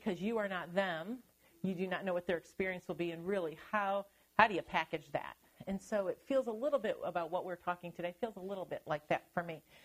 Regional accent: Midwest, United States; Now, I had grown up in the Midwest, and growing up in the Midwest, you frequently had tornado warnings.

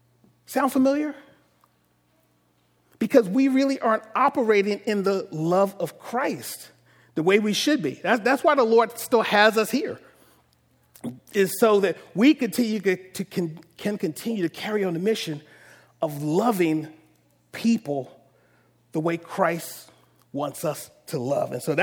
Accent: Philadelphia, Pennsylvania, United States; I'm born and raised in Philadelphia, and it's, you know, brotherly love.

